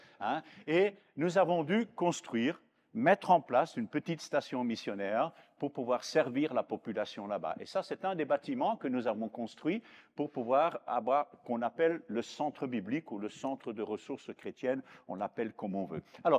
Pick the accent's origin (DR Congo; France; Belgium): Belgium; plus de 375, là, dans ce pays-là, comparé avec 75 chez nous, 3 dans notre petite Belgique